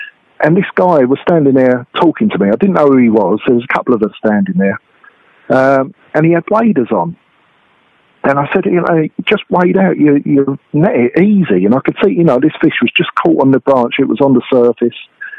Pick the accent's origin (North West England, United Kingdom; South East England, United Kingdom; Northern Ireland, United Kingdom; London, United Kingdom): South East England, United Kingdom; You know, I was born and brought up in the Darent Valley